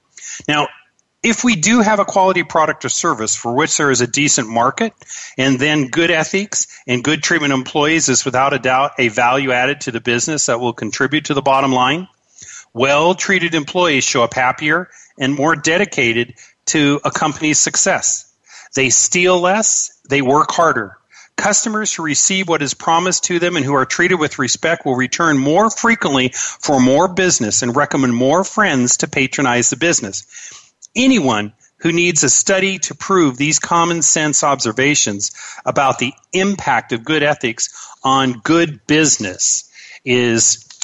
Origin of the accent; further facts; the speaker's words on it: Seattle, Washington, United States; growing up in Seattle and around Lake Washington in the 70s, I personally had the pleasure of reading about and watching the amazing growth of Microsoft corporations.